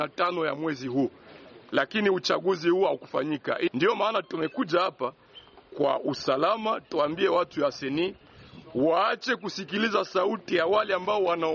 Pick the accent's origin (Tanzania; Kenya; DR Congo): DR Congo; Sisi ni wakongomani, tunajua tuna nguvu hata bila silaha.